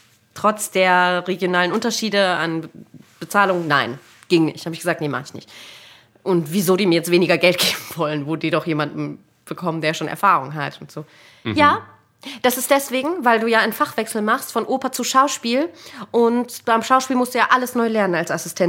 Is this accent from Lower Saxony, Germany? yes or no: no; Munich, Bavaria, Germany; born there; mein Vater ist Oboist und ich bin in München geboren.